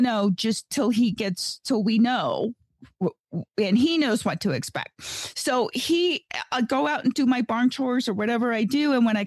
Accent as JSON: {"language": "English", "town": "Gardnerville", "region": "Nevada", "country": "United States", "said": "from Gardnerville, Nevada"}